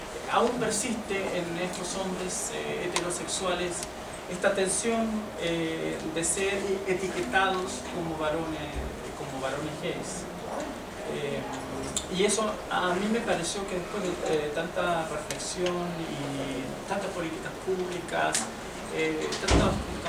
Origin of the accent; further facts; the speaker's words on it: Concepción, Biobío, Chile; yo soy chileno, como se darán cuenta por el acento. Soy de una ciudad del sur de Chile, de Concepción. Soy homosexual.